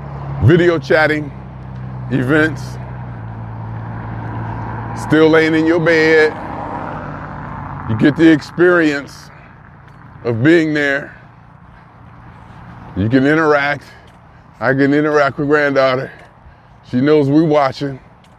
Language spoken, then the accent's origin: English; Ohio, United States; Side note, I'm from Ohio, but I still call it soda.